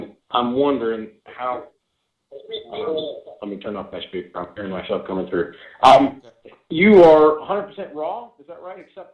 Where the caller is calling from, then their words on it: Illinois, United States; Illinois.